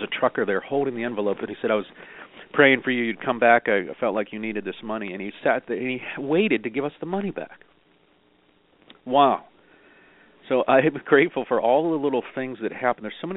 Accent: Pennsylvania, United States; moved away as an adult; now in California, United States; So, yeah, I'm grateful that we were able to move here to California. I grew up in Pennsylvania, and I really felt divine protection.

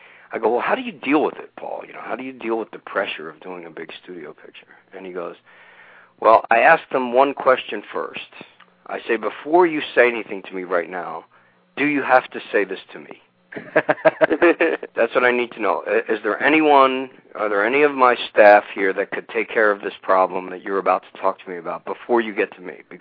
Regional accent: Philadelphia, Pennsylvania, United States; born there; moved away as an adult; now in New York, United States; I was born in Philadelphia.

